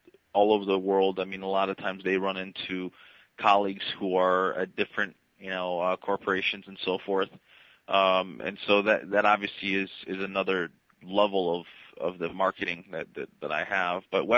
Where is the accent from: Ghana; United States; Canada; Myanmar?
Canada; Actually, I'm a Canadian.